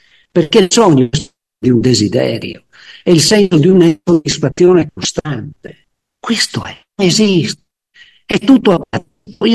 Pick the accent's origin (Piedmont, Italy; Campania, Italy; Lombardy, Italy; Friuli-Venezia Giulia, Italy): Friuli-Venezia Giulia, Italy; Scusate, io sono friulano, sono un po' ordinato.